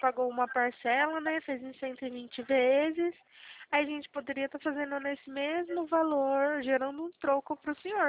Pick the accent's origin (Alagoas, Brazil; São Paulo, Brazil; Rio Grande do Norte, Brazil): São Paulo, Brazil; eu sou do interior de São Paulo